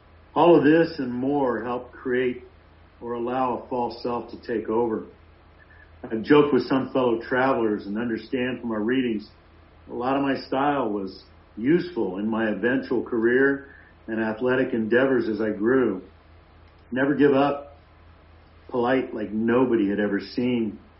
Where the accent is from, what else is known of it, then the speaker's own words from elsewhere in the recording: Goleta, California, United States; also born or lived in Colorado / Germany / Indiana; I was born in Colorado, moved to Germany at 1 year old, Indiana at five, and Goleta at eight.